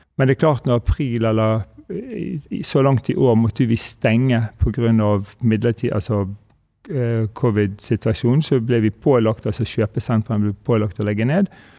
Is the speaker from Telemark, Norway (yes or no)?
no; Bergen, Vestland, Norway; så vi er jo litt ydmyke også, selv om vi er bergensere